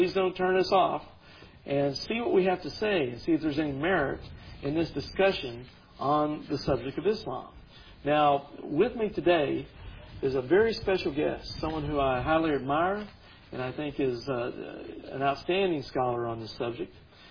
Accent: Texas, United States; I'm a Texan. We're here in Texas when we're filming this

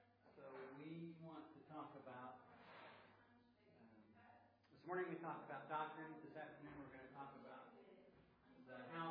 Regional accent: Oklahoma City, Oklahoma, United States; I'm a layman from Oklahoma City, Oklahoma, and an elder at Heritage Baptist Church.

